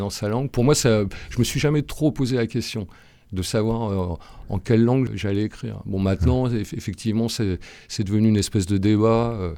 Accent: Paris, Île-de-France, France; born there; now in Toulouse, France; ça fait un certain temps que j'habite dans la région maintenant. Bon, je suis né à Paris, j'ai vécu à droite à gauche pendant pas mal de temps. Et j'ai atterri à Toulouse il y a pas loin d'une vingtaine d'années maintenant.

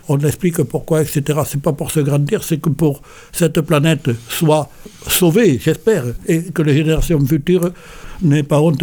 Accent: Occitanie, France; born there; Vous savez, je suis né en Occitanie.

